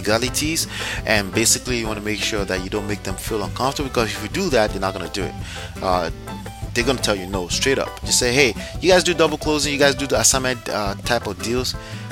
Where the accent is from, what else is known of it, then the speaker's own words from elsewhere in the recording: Texas, United States; born there; Okay. Well, I have two home states. I was born in Texas. I live in New Jersey. My home state is New Jersey.